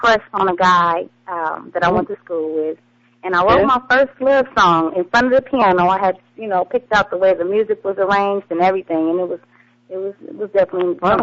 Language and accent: English; California, United States; My father was in the Navy, and you know, growing up in the Bay Area was a great experience.